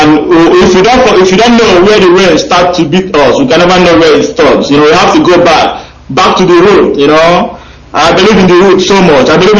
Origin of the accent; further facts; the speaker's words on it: Obatu, Nigeria; I'm from Uti, the local government. I'm from Obatu.